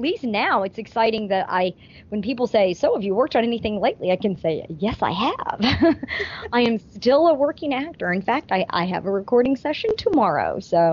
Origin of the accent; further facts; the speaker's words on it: Houston, Texas, United States; I'm a little partial just because I'm from Houston